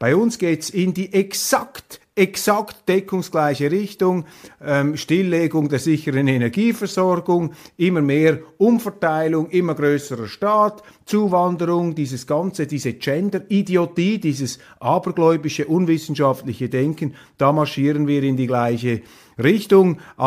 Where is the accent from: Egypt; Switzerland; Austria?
Switzerland; Meine Damen und Herren, ich bin enttäuscht als Schweizer, dass Sie das zugelassen haben.